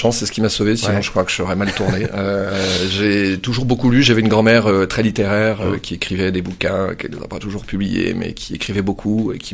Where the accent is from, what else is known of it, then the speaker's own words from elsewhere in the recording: Vannes, Brittany, France; born there; je suis breton d'origine. Je suis né à Vannes, qui est une très jolie ville portuaire dans le Morbihan, 56. C'est sur mon passeport. j'ai pas vraiment vécu. Mes grands-parents vivaient là-bas.